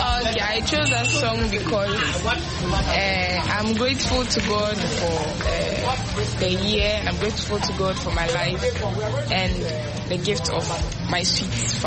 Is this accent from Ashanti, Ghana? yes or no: no; Tamale, Northern Region, Ghana; from Tamale